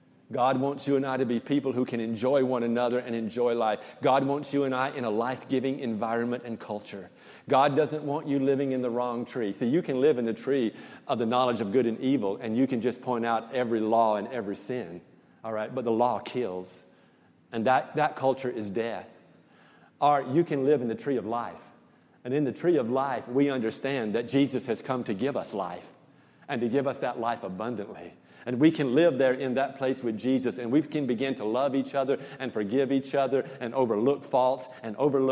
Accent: the South, United States; All right. I am from Fun Country. I am a Southern boy.

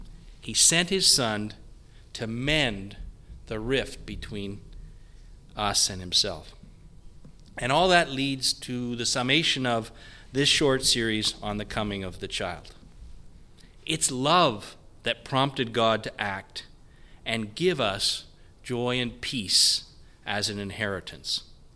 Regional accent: Canada; I'm Canadian.

